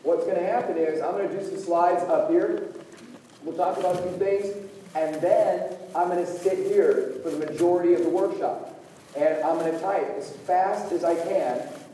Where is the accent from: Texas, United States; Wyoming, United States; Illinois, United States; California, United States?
California, United States; San Jose; I grew up skateboarding in San Jose, California. I'm a product of Santa Clara County Public Schools.